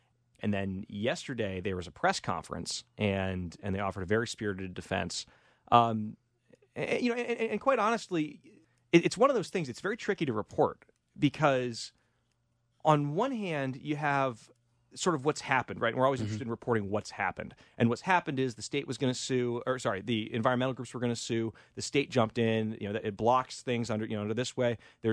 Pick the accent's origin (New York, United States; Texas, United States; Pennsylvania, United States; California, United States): California, United States; San Francisco; You know, they used it back in my hometown of San Francisco.